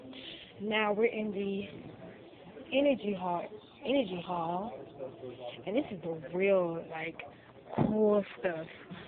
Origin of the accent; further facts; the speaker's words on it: Houston, Texas, United States; Growing up in Houston, not so much. Galveston's water is not very clean.